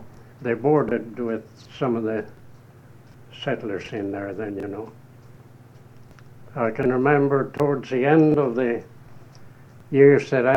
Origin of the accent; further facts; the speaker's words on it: Minnesota, United States; English is a second language; So I was between 9 and 10 years old before I went to school. And I couldn't speak English. So the school was in English, of course. We lived in a Norwegian settlement back east, you know, back in Minnesota.